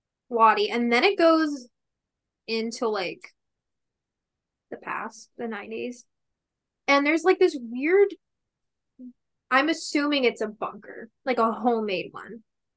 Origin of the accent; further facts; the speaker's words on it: Canada; As a Canadian, I've seen some heavy ass snow